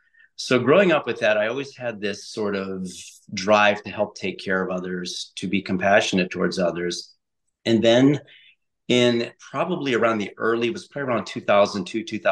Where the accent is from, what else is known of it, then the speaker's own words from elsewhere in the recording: Ohio, United States; So my story is, I grew up in Northeast Ohio in the United States, and I did several different jobs, a few things here and there. And I ended up coming to Southern Ohio